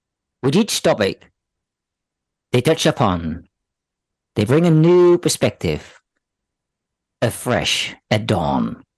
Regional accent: Netherlands; accent: Dutch; je moet het even doen met mijn Nederlandse accent in het Engels.

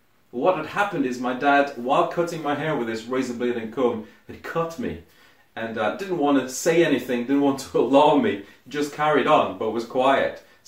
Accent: Guyana; I grew up in Guyana in South America, a third world country

